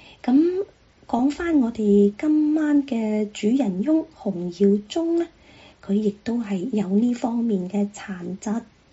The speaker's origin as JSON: {"language": "Chinese", "region": "Guangdong", "country": "China", "said": "就是我们广东人所说的驼背，"}